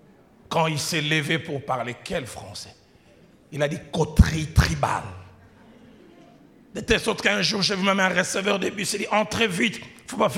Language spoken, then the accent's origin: French; Kinshasa, DR Congo; J'ai vu un jour chez moi au Congo, pour ceux qui connaissent Kinshasa, au rond-point Gab, embouteillage terrible.